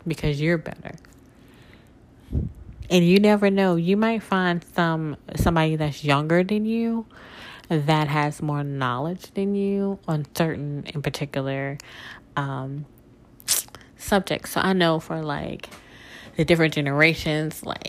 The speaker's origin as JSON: {"language": "English", "region": "Mississippi", "country": "United States", "tie": "born or raised there", "moved": "as an adult", "lives_now": "New Orleans, United States", "said": "a small town girl from Mississippi that was born and raised in Mississippi, but I grew up in New Orleans because I moved there as an adult and spent all of my life there."}